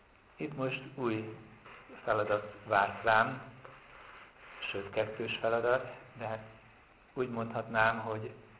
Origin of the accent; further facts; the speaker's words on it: Gödöllő, Pest, Hungary; born there; 1958-ban születtem Gödöllőn, katolikus család első gyermekeként